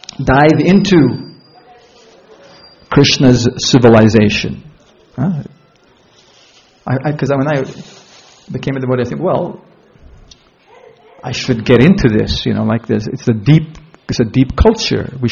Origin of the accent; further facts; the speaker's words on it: Canada; And I just said I was from Canada.